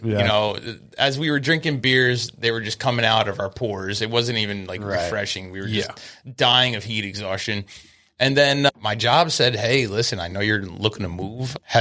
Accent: New Jersey, United States; And so I grew up in North Jersey my whole life. I was only about 15 minutes from New York City

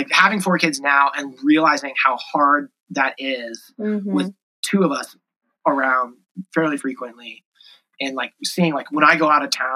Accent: Arizona, United States; So we were actually, so I grew up in Arizona

